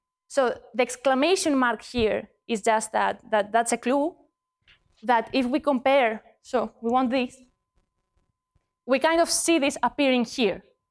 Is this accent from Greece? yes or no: yes; Greece; I tend to say xi because I'm from Greece